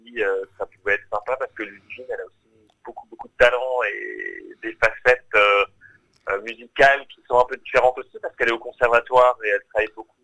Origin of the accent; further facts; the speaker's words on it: Grand Est, France; Et j'ai grandi en fait dans cette culture franco-allemande à deux pas de la frontière allemande.